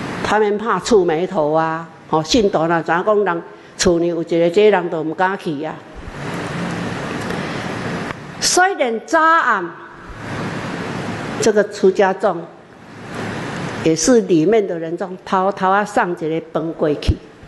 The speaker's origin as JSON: {"language": "Chinese", "country": "Taiwan", "said": "我说我道道地地的台湾人。"}